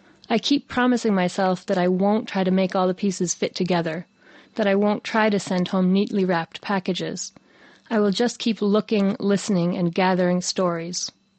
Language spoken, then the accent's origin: English; Boston, Massachusetts, United States; An Arab shopkeeper gave me coffee with cardamom and somehow guessed that I was from Boston.